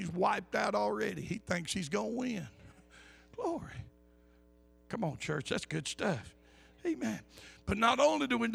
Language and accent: English; the South, United States; I'm from the South. Back then, we didn't know what it was, how people locked up in the store at night.